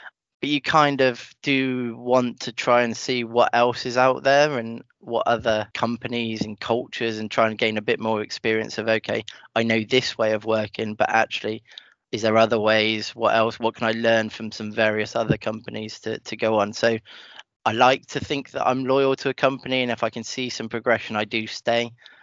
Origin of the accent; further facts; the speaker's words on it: Bristol, South West England, United Kingdom; also born or lived in Guildford, United Kingdom; but my hometown is Bristol.